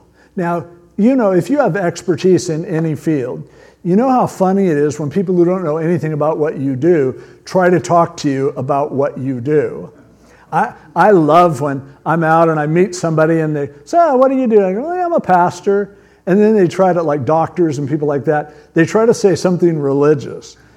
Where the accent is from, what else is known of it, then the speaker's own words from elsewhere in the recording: Stanton, California, United States; except growing up in Stanton, I learned all the cuss words in Spanish